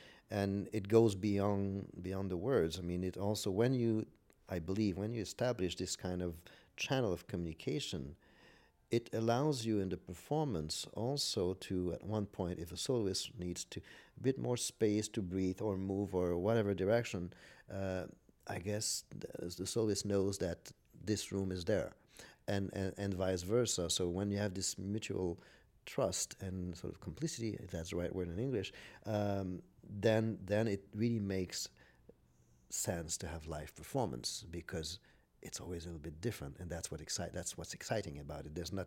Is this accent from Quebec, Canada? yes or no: yes; Trois-Rivières, Quebec, Canada; and I'm still music director of the orchestra in my hometown, Trois-Rivières.